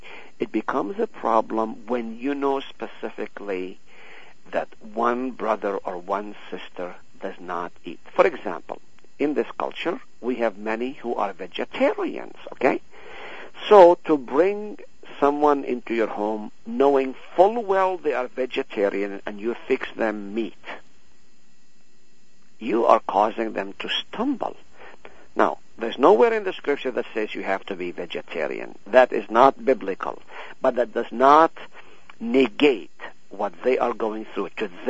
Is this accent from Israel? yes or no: yes; Nazareth, Northern District, Israel; also born or lived in Haifa; Okay, I grew up in Israel, as you know. I was born in Nazareth, lived in Haifa on the slopes of Mount Carmel